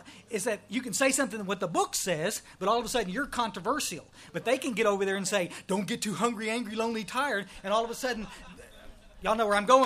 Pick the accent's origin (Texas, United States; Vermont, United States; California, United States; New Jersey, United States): Texas, United States; also born or lived in Odessa; I was born out in West Texas, out in oil field trash, and we moved to the hill country because Dad wanted, he said, we got to get you kids someplace close to water, because there's in Odessa, Texas.